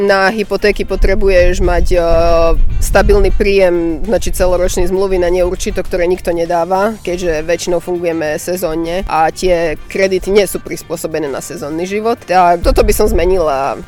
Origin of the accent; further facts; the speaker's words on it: Prešov, Prešov Region, Slovakia; som prišla z Prešova z veľkého mesta do malej dediny.